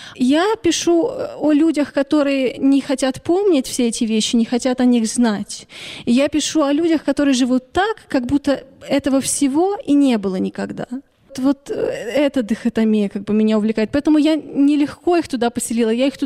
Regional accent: Lviv, Lviv Oblast, Ukraine; Я говорю, из Львова.

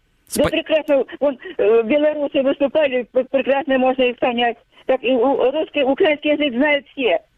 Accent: Mykolaiv Oblast, Ukraine; now in Luhansk, Ukraine; я из города Луганска. А я хочу сказать, а почему моей родной Николаевской области не дать тоже особый статус? Чем моя Николаевская область хуже, чем Донбасс?

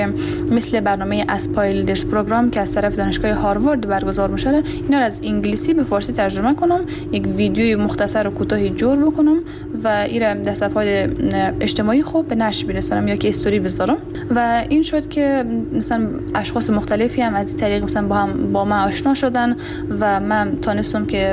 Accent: Herat, Afghanistan; عمرم 21 سال هست و اصالتا از ولایت دایکندی می باشم، لیکن در ولایت هرات بزرگ شدم و مکتب را در هرات تمام کردم.

